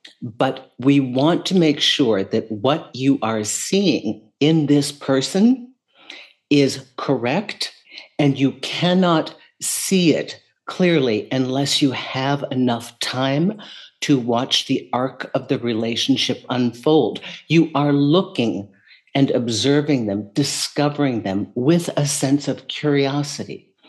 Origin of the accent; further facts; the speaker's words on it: New York City, New York, United States; Now, I'm from New York City, and there's a lot of investment going on there.